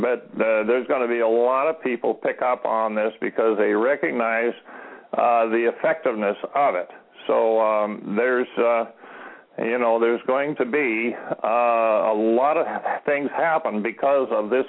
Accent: Montana, United States; Well, there's a big change, compared, like in my home state of Montana.

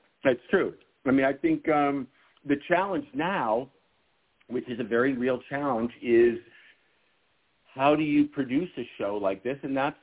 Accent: Chicago, Illinois, United States; Justin and I, we're both from Chicago.

